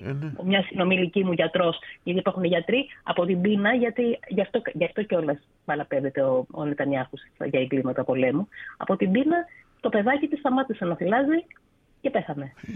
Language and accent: Greek; Greece; Εμείς έχουμε μια τάση λίγο στο δράμα ως Έλληνες.